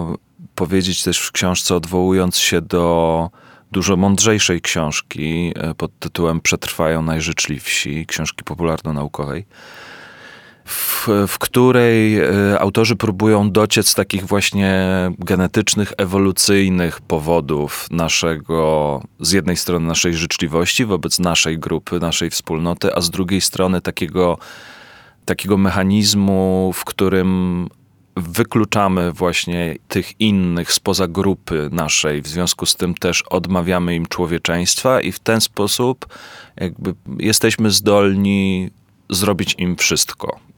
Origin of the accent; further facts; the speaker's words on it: Kielce, Świętokrzyskie Voivodeship, Poland; Bo jestem Polakiem i jestem z Kielc, jedno i drugie.